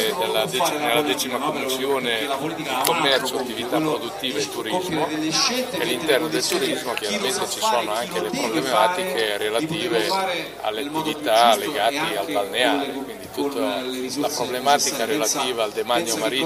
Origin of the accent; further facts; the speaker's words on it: Rimini, Emilia-Romagna, Italy; essendo riminese non è che bisogna essere specialista